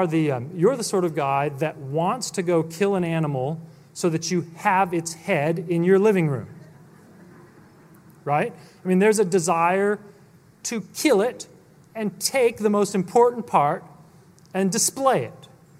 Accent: California, United States; and I grew up in California

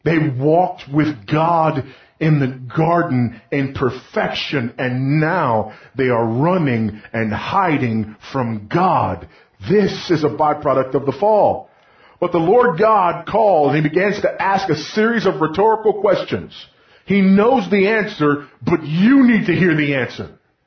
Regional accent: Los Angeles, California, United States; People ask me, where'd you grow up? Well, I grew up some in Los Angeles, but mostly when I got married.

